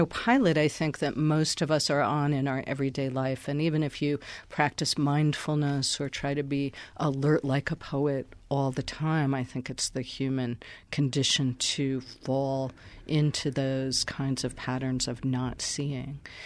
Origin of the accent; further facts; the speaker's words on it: United States; I feel it certainly as an American and an enormous consumer of resources